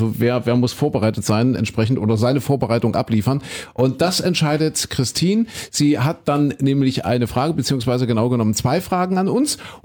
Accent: Germany; ich bin ja ein Kind der DDR, da wurde im Flugzeug noch geraucht.

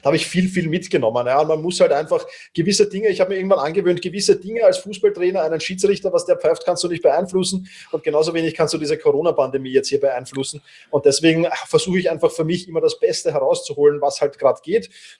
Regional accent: Vienna, Austria; Ich bin halt doch Wiener

